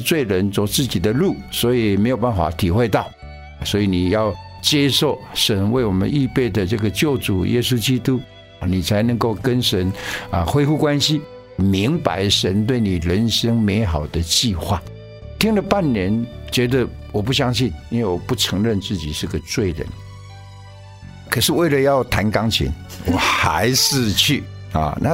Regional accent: Changhua County, Taiwan; 所以我高中的时候上了台湾的叫做彰化，我是在彰化的乡下长大

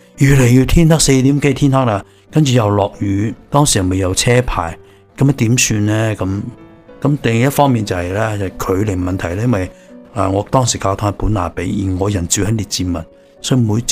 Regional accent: Hong Kong; now in Canada; 我哋香港人直接嘅快脆嘅一个计划嘅。

